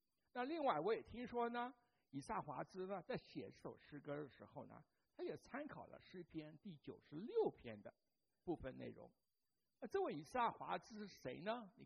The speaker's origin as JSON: {"language": "Chinese", "country": "Taiwan", "tie": "born or raised there", "said": "那记得我很小的时候，我那时候在台湾长大的"}